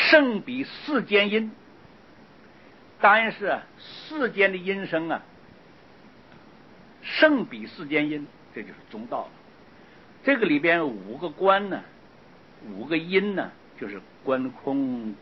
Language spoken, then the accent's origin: Chinese; Taiwan; 杂毛是我们台湾话